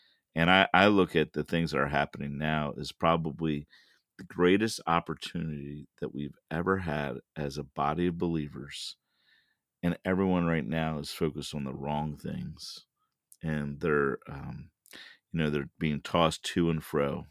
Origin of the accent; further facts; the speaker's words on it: Baltimore, Maryland, United States; moved away as an adult; now in Israel; I am 53. I got radically saved when I was 25. I am originally from Baltimore, but I've been a pastor in Israel for over 20 years.